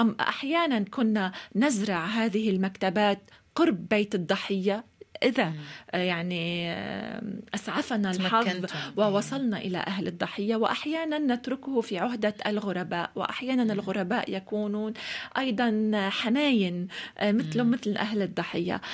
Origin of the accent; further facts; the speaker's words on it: Lebanon; نستطيع كلبنانيين ولبنانيات الذهاب إلى والاستعانة بالكتب